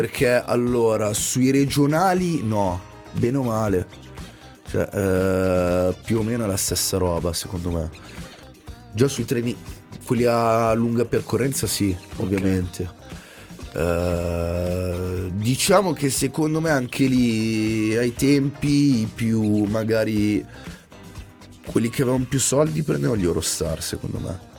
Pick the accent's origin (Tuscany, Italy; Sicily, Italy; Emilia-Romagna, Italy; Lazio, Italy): Lazio, Italy; Formia; Sono originario di Formia, che è tra Roma e Napoli. Cioè io sono di provenienza, sono laziale.